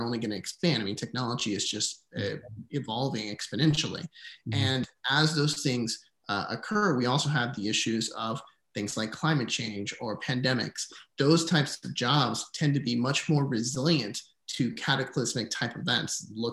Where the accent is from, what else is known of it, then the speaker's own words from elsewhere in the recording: Puerto Rico; I'm originally from Puerto Rico. My father's Dominican, my mom's Puerto Rican. I was born on the island.